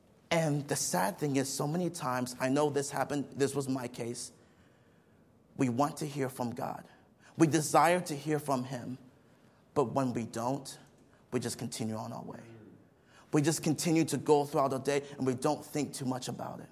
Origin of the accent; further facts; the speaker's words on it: Nigeria; Growing up in Nigeria, Pastor, there are people who know how to pray.